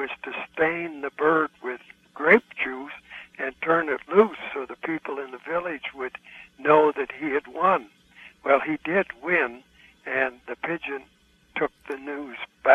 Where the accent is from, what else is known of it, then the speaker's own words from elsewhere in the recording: La Crosse, Wisconsin, United States; born there; I was born in La Crosse, Wisconsin on November 11th, 1910.